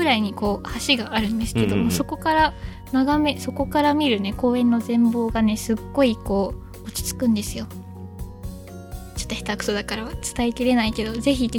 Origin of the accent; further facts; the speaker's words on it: Kagawa, Japan; そう、でも私も実は香川県出身なんですけど、